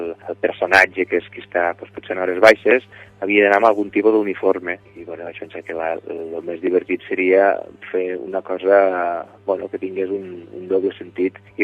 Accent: Catalonia, Spain; Soc un ebrenc, un patriota i defensor de Miravet sempre a ultrança

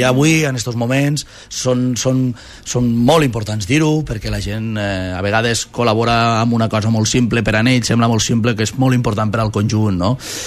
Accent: Móra d'Ebre, Catalonia, Spain; una noia me diu, d'on ets? I soc de Mora d'Ebre.

